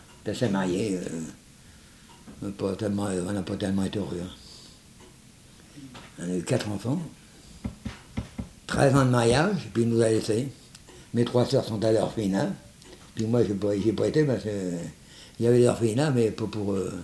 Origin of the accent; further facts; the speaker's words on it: Fécamp, Normandy, France; born there; Moi je suis né à Fécamp, mais mon père était belge.